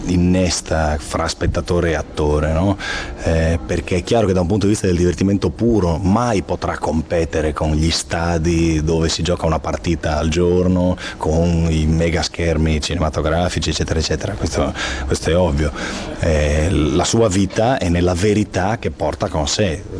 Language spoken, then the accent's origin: Italian; Friuli-Venezia Giulia, Italy; now in Trieste, Italy; Io, in quanto friulano